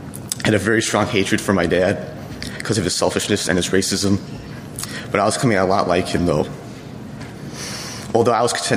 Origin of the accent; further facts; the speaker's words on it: Chicago, Illinois, United States; born there; I was born in Chicago, Illinois, into a Greek Orthodox family.